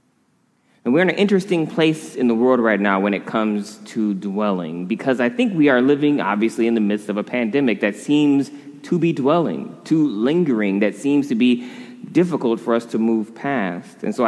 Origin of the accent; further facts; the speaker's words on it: Michigan, United States; moved away as an adult; now in California, United States; You know, I'm originally from Michigan, and one of the strange things that it took me a little while to get used to when I moved here to go to graduate school, to move to California